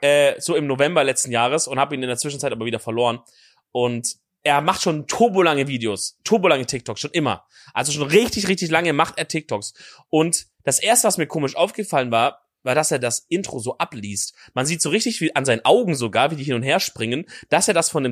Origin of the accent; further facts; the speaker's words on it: Schonungen, Bavaria, Germany; ich komme aus Schonungen bei Schweinfurt.